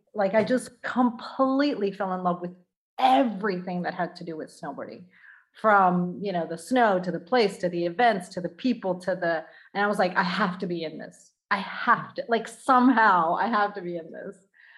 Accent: United States; now in Italy; I speak English quite fluently because I was raised in the States. Mm-hmm. And then I came back to Italy. My parents are both Italian, and came back to Italy and went to an American school because I didn't speak any Italian.

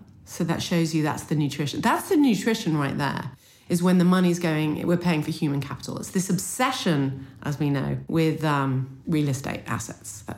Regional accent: Canada; born there; I was born in Canada, so proud of the Four Seasons.

